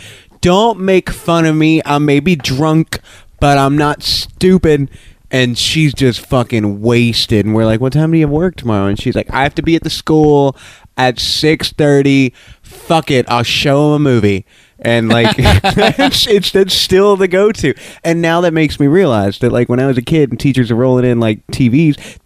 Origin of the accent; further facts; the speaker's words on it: South Carolina, United States; where I grew up in South Carolina, they would do that with, like, our local legends and shit.